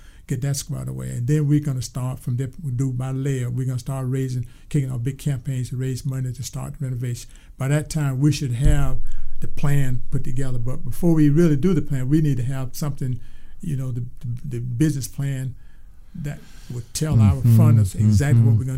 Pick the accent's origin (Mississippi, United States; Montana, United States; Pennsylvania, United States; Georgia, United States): Georgia, United States; Thomasville; I was born there, and I'm the 10th child of 14 brothers and sisters.